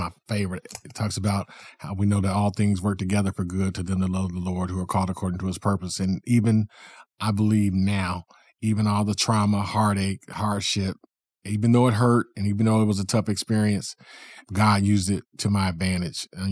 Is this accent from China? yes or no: no; Muncie, Indiana, United States; also born or lived in Union City, Tennessee; So, yeah, I was born in Union City, Tennessee, and we moved to Muncie, Indiana when I was about 10 or 11. And so I grew up in Muncie, Indiana, and that's where I went to high school.